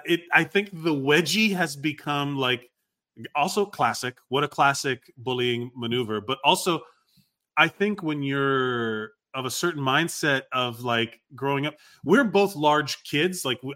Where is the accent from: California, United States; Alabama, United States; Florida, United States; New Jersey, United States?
Florida, United States; Miami; I say bro because I'm from Miami.